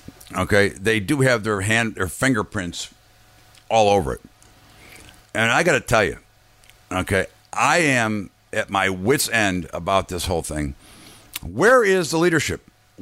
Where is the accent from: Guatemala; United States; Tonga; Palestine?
United States; But it really saddens me as an American, as a father, and a grandfather soon